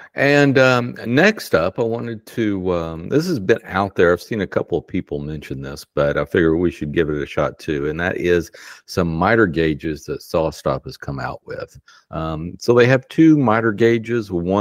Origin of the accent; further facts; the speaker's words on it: Texas, United States; You know, hey, you know, I'm from Texas. Give me a break.